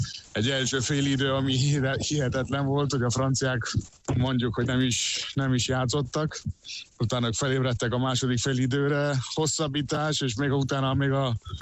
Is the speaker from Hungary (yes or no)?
no; Argentina; Én Argentinában születtem, szóval én argentin vagyok, és 42 éves vagyok, és mindig ítéltem Argentinában.